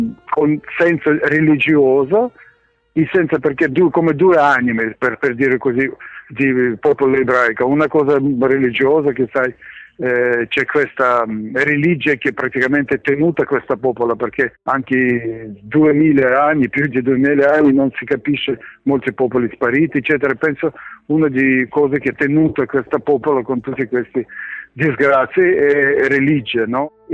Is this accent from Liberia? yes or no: no; Odesa, Odesa Oblast, Ukraine; born there; Italian is a second language; moved away; io sono nato a Odessa, una città di Ucraina dove vivevano molti ebrei